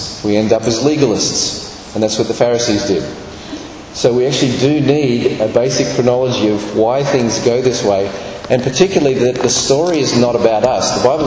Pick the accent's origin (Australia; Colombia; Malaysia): Australia; now in Fort Myers, United States; I'm a missionary from Australia that works in Fort Myers at a missionary headquarters.